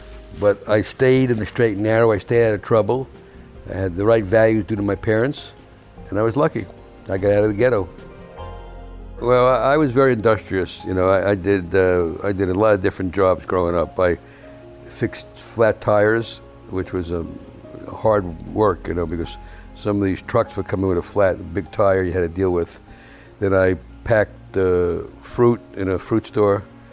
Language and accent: English; New York, United States; I grew up in Fort Apache.